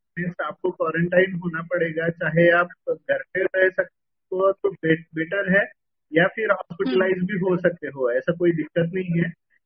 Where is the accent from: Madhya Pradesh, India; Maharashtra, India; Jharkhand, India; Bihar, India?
Maharashtra, India; मैं एक्चुअली महाराष्ट्र से हूँ और छोटे से गांव में रहता हूँ, हिंगोली में रहता हूँ।